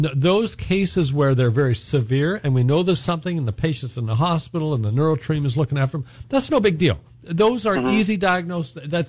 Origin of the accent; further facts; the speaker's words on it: Canada; And I come from Canada where there's really no litigation issues, all right?